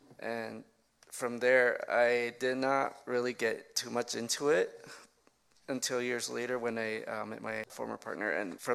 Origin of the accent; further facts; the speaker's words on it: Zuni Pueblo, New Mexico, United States; I come from the Pueblo of Zuni. I've been a resident there all my life.